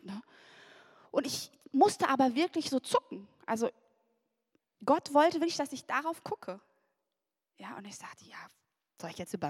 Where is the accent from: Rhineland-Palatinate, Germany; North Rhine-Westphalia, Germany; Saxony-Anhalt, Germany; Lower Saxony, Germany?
North Rhine-Westphalia, Germany; Ennepetal; Ich komme aus Ennepetal.